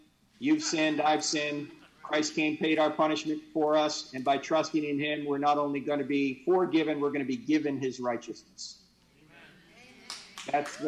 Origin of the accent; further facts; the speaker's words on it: New Jersey, United States; since I'm originally from New Jersey